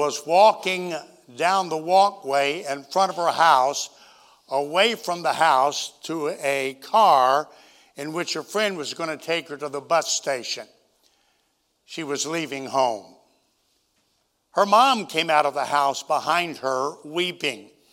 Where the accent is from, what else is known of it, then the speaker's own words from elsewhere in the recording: Tennessee, United States; I'm from Tennessee, and I can read one in 25 minutes.